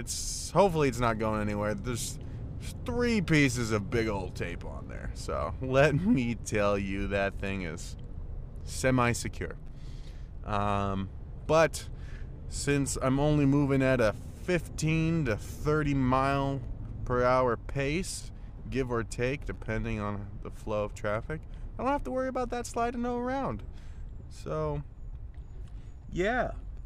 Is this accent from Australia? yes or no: yes; Australia; accent: Australian; the problem with my Australian accent is that I kind of go with a bit of a stereotypical one